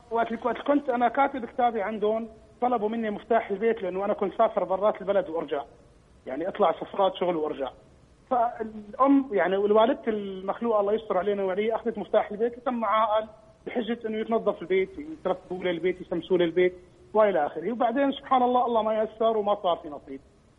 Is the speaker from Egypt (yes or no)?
no; Syria; moved away as an adult; now in United Arab Emirates; أنا من سوريا